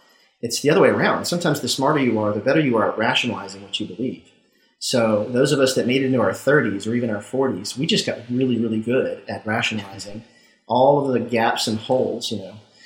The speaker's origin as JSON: {"language": "English", "region": "Mississippi", "country": "United States", "tie": "born or raised there", "said": "Well, I grew up in Mississippi and was a Southern Baptist. So my background is very, very evangelical. And I grew up in a mega church"}